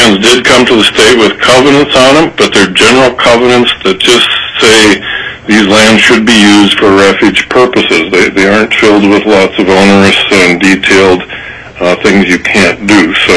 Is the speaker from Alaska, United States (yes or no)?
yes; Eagle River, Alaska, United States; I'm from Eagle River, Alaska, a longtime waterfowl hunter